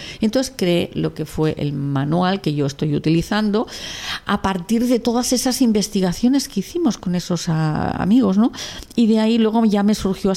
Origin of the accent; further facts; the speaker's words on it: Spain; first language Catalan; Spanish is a second language; yo el primero lo hice en castellano, uh-huh, y traducirlo al catalán, que sí que es mi lengua materna, me costó lo suyo.